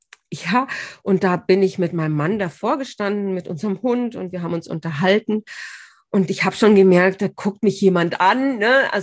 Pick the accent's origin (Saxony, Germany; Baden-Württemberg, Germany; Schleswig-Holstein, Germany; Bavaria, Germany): Bavaria, Germany; Bad Tölz; also eine von den Frauen kenne ich, weil sie aus meiner Heimatstadt kommt, aus Bad Tölz.